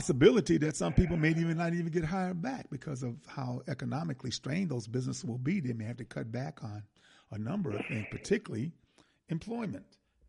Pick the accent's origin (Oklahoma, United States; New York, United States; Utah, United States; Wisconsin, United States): Wisconsin, United States; Milwaukee; The first two people in Milwaukee, I'm from Milwaukee, and the first two people in Milwaukee are two people that I know, you know, that I grew up with.